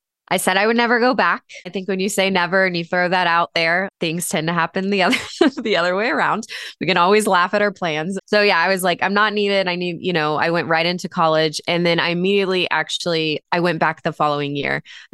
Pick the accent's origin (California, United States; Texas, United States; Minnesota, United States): Texas, United States; I was born and raised in Texas and was really home buddy for a while.